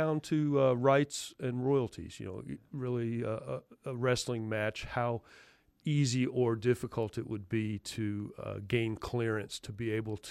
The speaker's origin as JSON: {"language": "English", "town": "Berkeley Heights", "region": "New Jersey", "country": "United States", "tie": "born or raised there", "also_born_or_lived": "Summit, New Jersey", "said": "I was born in Summit, New Jersey, and spent the first 12 years of my life in Berkeley Heights, which was Union County. We had a train line into New York City."}